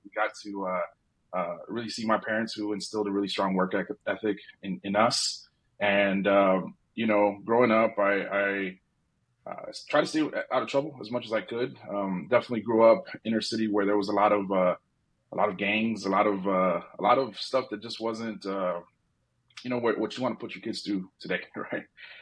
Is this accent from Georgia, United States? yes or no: no; Houston, Texas, United States; We grew up in Houston, in inner city Houston. It was, back in the day, probably not a very desirable neighborhood to grow up in.